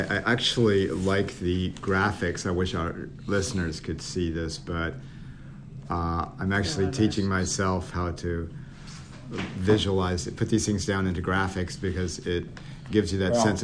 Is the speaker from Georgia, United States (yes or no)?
yes; Atlanta, Georgia, United States; also born or lived in San Francisco; I grew up in Atlanta where Martin Luther King was, I also lived in San Francisco when Harvey Milk was shot